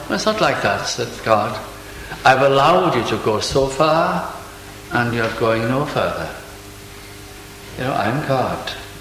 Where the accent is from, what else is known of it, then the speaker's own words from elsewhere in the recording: North West England, United Kingdom; accent: Welsh with Lancashire intonations; because I'm Welsh, but I come from Lancashire.